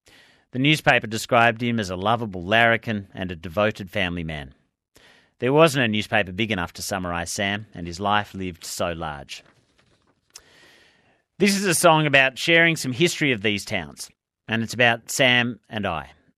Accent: Gisborne, New Zealand; I was from Gisborne, New Zealand.

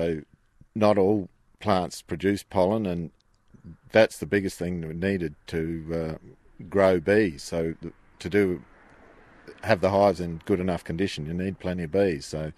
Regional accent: Loxton, South Australia, Australia; from Loxton.

